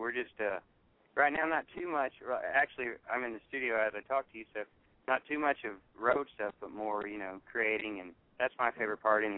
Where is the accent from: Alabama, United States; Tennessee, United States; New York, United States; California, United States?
Alabama, United States; also born or lived in Louisiana; I was born in Louisiana, but we kind of migrated up to Alabama there for a while, and I was raised there since, like, second grade.